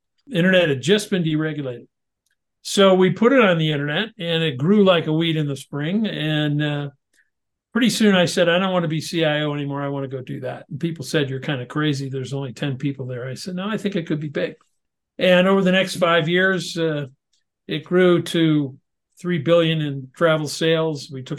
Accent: Chicago, Illinois, United States; but I grew up in Chicago and I went to school at Denison University in Ohio.

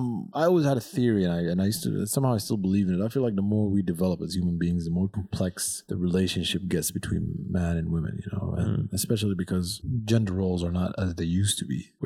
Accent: Shendi, River Nile, Sudan; I live in Chendi, which is up north, and I'm from Chendi originally, where the pyramids are located around that area. Even when I was a kid there, because I was born in Sudan, I never knew we had pyramids.

